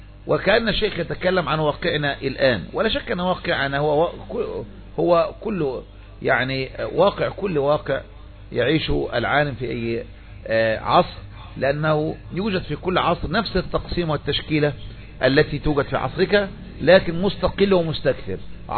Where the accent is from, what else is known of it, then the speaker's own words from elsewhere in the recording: Egypt; وأبرز من يلقب هذا عندنا في مصر دائما يتعصب له أتباعه هو رسلان